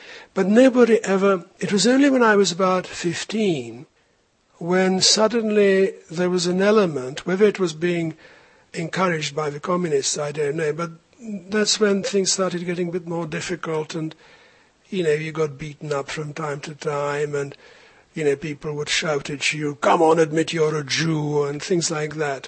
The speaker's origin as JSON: {"language": "English", "region": "Prague", "country": "Czechia", "tie": "born or raised there", "also_born_or_lived": "London, United Kingdom", "said": "So Mum left, and I was born in London, where I spent the first 6 months, I think. And then we came to Prague, and we lived in the family villa in Bubenec till 1950"}